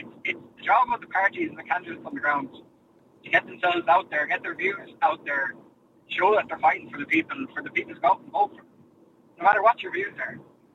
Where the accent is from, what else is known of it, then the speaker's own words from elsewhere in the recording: Connacht, Ireland; I think, so I'm from Galway East.